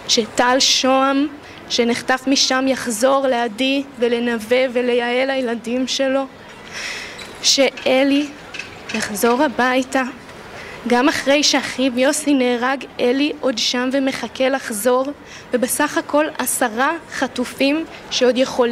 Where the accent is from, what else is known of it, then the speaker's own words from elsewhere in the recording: Tel Aviv, Tel Aviv District, Israel; אני עצמי לא גדלתי בקיבוץ, אני גדלתי בתל אביב, המשפחה שלי מקיבוץ בארי